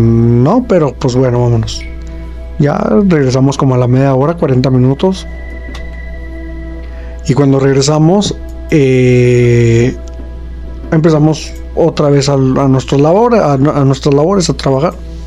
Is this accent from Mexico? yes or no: yes; Chihuahua, Mexico; soy del estado de Chihuahua